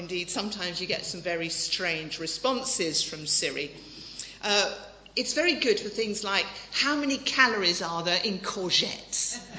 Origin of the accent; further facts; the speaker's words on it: Birmingham, West Midlands, United Kingdom; I don't think I've much of an accent. You probably can't tell that I come from Birmingham.